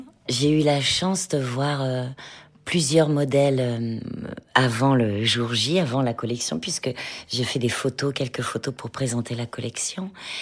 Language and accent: French; France; et c'était tellement chic et tellement un plaisir d'arriver en tant que Française sur ce tapis rouge